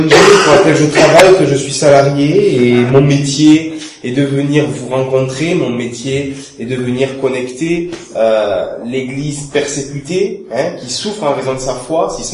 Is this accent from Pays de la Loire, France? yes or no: no; Albi, Occitanie, France; accent: Toulouse, Albi; mon accent soit chantant, ce n'est pas l'accent marseillais, c'est l'accent toulousain, albigeois plus précisément.